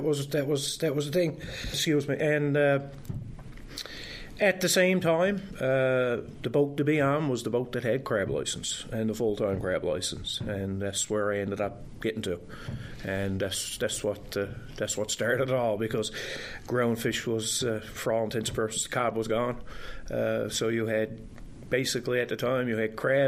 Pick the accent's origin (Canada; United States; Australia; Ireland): Ireland; Bairnead; But usually anybody asks me where I'm from, I say Portagrave. Born in 1972 and grew up in Bairnead, Portagrave.